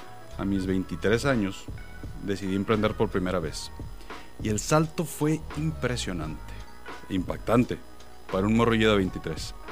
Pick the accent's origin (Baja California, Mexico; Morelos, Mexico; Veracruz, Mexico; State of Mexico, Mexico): Baja California, Mexico; Ensenada; now in Tijuana, Mexico; soy originario de Ensenada, pero actualmente vivo en Tijuana.